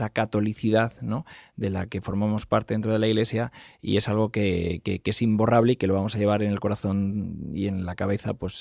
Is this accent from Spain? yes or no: yes; Algete, Community of Madrid, Spain; Yo soy de Algete, que es un pueblo de la diócesis que está a 30 kilómetros de Madrid, a 20 de Alcalá de Henares y del cual pues estoy muy orgulloso, claro.